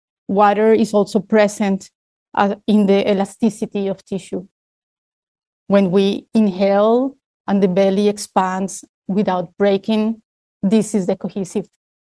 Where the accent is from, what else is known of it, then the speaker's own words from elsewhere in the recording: Montreal, Quebec, Canada; I come from Montreal, Quebec, Canada